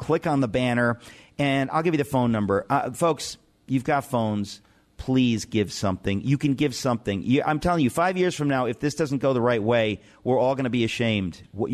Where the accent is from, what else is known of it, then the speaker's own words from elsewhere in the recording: Connecticut, United States; There's a young woman in my home state, okay, in New England, in Connecticut.